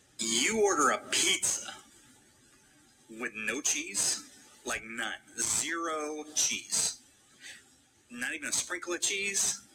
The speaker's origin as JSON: {"language": "English", "town": "Rushville", "region": "Indiana", "country": "United States", "tie": "born or raised there", "said": "there is no other pizza king that I have ever been to that has lived up to my hometown pizza king. The pizza king in Rushville, Indiana"}